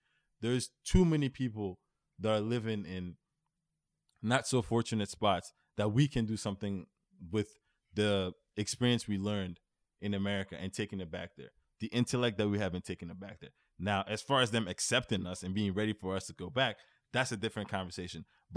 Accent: Mali; I was raised in Mali. This sense of like patriotism is in me.

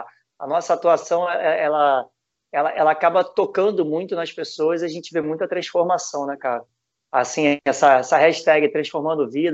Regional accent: Rio de Janeiro, Brazil; Para quem não me conhece, sou do Rio de Janeiro, né?

